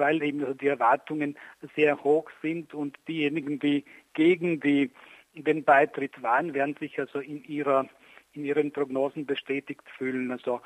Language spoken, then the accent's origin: German; Slavonia, Croatia; now in Vienna, Austria; ich komme aus dem östlichen Kroatien, aus Slavonien. Bin in Zagreb ins Gymnasium gegangen und habe in Wien dann Geschichte und Ethnologie und Theologie studiert